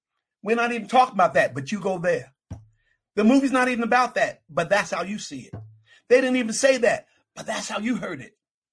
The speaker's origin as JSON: {"language": "English", "town": "Jersey City", "region": "New Jersey", "country": "United States", "tie": "born or raised there", "said": "I grew up in Jersey City, New Jersey."}